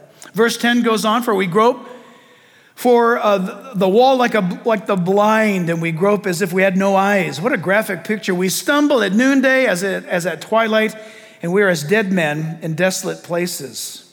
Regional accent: California, United States; growing up in Southern California, we played all summer long.

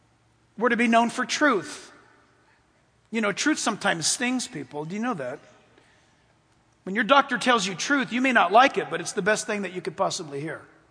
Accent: California, United States; I'm a Californian. My family hails from Hawaii, but I was born in California. And California is the only state I've ever known.

